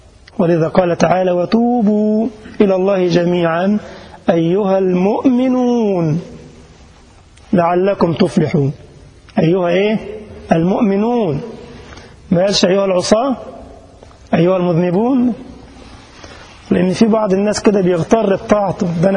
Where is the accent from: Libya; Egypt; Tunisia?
Egypt; والدلاع ده البطيخ عندنا في مصر، الجزائريين بيقول لك الدلاع